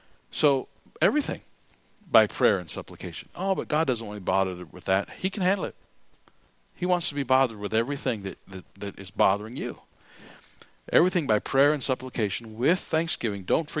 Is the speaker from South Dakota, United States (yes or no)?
yes; South Dakota, United States; I don't think it's because I'm a hick from South Dakota.